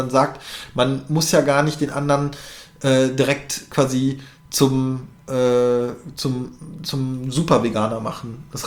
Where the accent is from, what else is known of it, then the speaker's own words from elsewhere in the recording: North Rhine-Westphalia, Germany; now in Berlin, Germany; Ich komme aus NRW und mein bester Freund damals in NRW, wir haben uns ein bisschen aus den Augen verloren, nachdem ich nach Berlin gezogen bin.